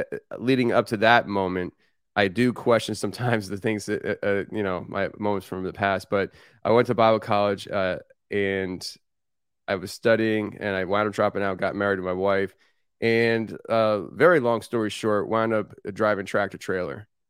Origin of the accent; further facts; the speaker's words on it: Kutztown, Pennsylvania, United States; So Pennsylvania, live in Tennessee now. And I grew up in Kutztown, Pennsylvania.